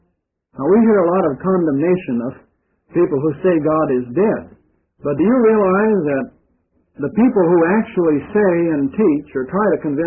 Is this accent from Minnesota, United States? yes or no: yes; Minnesota, United States; moved away; I remember, we're from Minnesota, you know, originally we came down here.